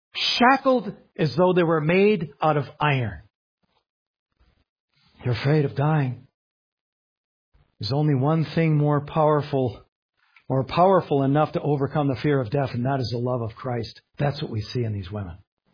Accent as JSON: {"language": "English", "region": "the South", "country": "United States", "accent": "Southern", "said": "You can tell I'm from the South, for instance, by how I talk."}